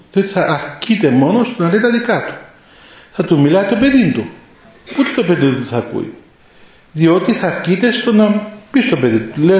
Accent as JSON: {"language": "Greek", "country": "Greece", "said": "Και επειδή είμαστε Έλληνες, έχουμε αυτή την ιστορία της επικοινωνίας"}